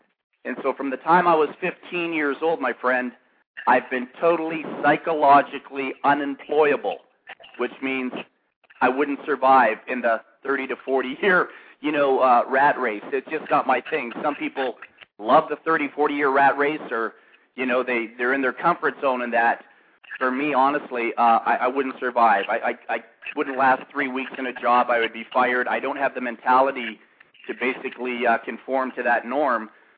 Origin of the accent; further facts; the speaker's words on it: Toronto, Ontario, Canada; I grew up in Toronto, Canada, and as a young boy, I came from a very dysfunctional family